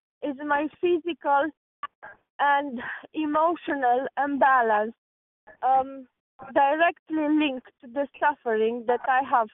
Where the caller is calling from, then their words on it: Romania; I'm calling from Romania.